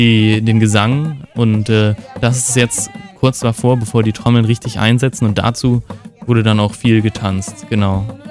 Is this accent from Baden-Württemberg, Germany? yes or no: no; Cologne, North Rhine-Westphalia, Germany